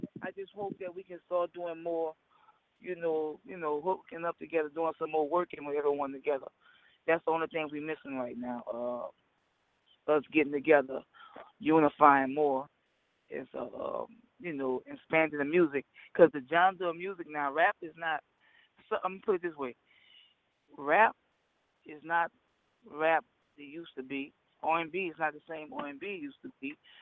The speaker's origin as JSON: {"language": "English", "town": "New Orleans", "region": "Louisiana", "country": "United States", "lives_now": "Houston, United States", "said": "I'm from New Orleans, so remember, I'm here for the bounce. I love bounce. I'm in Houston."}